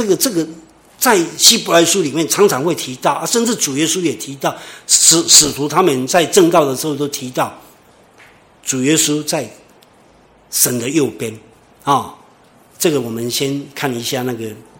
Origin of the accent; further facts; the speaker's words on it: Taiwan; 对我们啊，像台湾人来讲